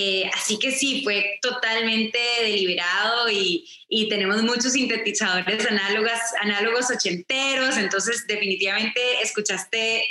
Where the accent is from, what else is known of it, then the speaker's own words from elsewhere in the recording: Costa Rica; soy de Costa Rica, entonces crecí escuchando boleros, bossa nova, porque mi mamá es amante de la música brasileña, bachata.